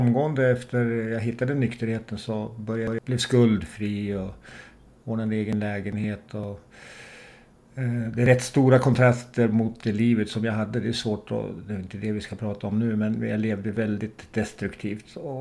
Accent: Västerås, Västmanland County, Sweden; Ja, jag är från Västerås och jag hamnade i tidig ålder lite snett.

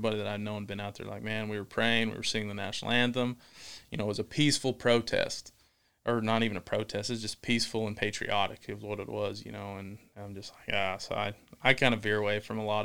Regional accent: Wyoming, United States; Like, I grew up in Wyoming, so I grew up in high school and that around like 3 or 4 resorts.

